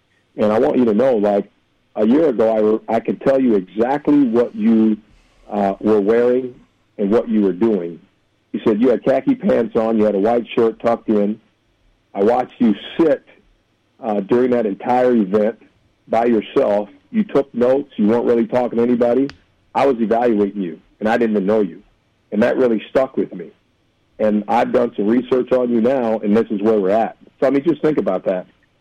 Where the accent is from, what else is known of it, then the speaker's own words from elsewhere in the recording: Salt Lake City, Utah, United States; hey, man, I'm from Salt Lake.